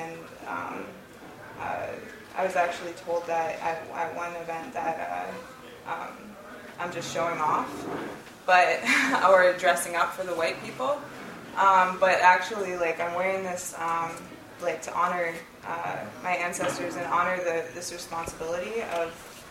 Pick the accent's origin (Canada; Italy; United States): Canada; Six Nations, Ontario; And I'm from Six Nations, and I'm Tuscarora Nation Turtle Clan.